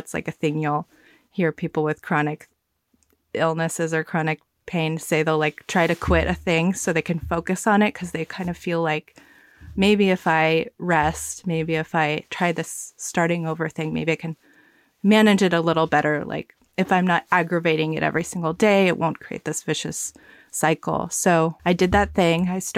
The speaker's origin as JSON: {"language": "English", "region": "the South", "country": "United States", "tie": "born or raised there", "said": "And then eventually my parents came to the United States together. So I grew up in the South"}